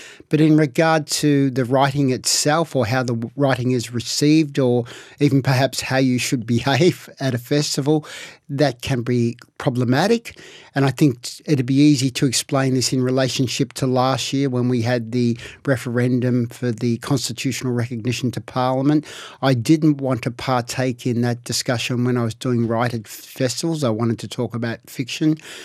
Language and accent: English; Fitzroy, Victoria, Australia; the inner city of Melbourne in the 1960s, there would be many kids who would be, particularly where I grew up in Fitzroy